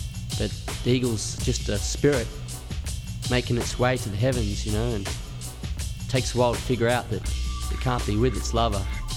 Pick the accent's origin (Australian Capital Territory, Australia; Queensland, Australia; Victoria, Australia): Australian Capital Territory, Australia; Canberra; I grew up in Canberra. We grew up in Canberra, where the city of cars, the city designed for cars, you know.